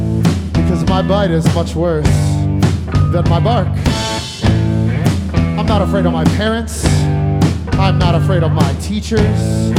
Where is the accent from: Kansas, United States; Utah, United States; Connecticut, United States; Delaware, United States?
Delaware, United States; Wilmington; we're from Wilmington, Delaware.